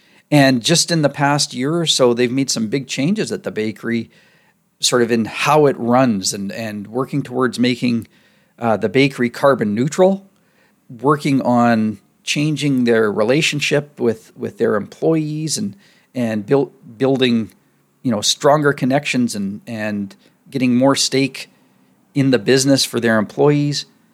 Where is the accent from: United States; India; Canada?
Canada; Saskatchewan; moved away as an adult; now in Vancouver Island, Canada; So yeah, I'm born and raised in Saskatchewan, yep. Canada, but live out on Vancouver Island now, out on the West Coast. So we moved 3 years ago.